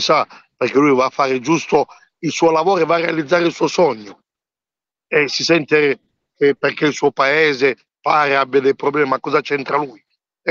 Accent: DR Congo; Contro la Repubblica Democratica del Congo, il mio paese

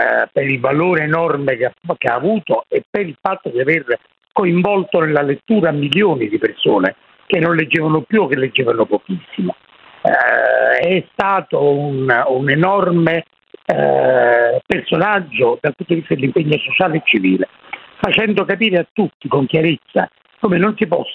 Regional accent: Naples, Campania, Italy; Beh, io sono napoletano, sai, e quindi la musica è, direi, un aspetto fondamentale della mia vita e della mia esistenza.

